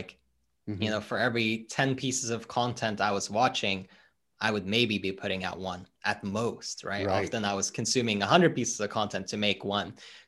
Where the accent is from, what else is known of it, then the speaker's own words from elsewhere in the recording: Norway; so I'm originally from Norway, but I'd spent 1 year as an exchange student in the UK.